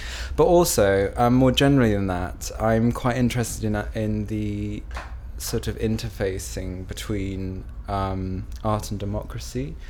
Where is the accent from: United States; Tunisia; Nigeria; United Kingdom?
United Kingdom; South East England; and I'm 26, and I'm from Oxfordshire.